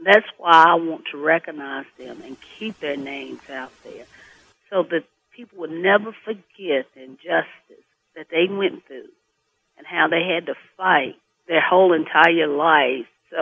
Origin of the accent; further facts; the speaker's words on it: Scottsboro, Alabama, United States; I come home today in my hometown, picked up the paper, nothing. I've rejoiced outside of this area, but this town still don't want to be known as the Scottsboro Boys case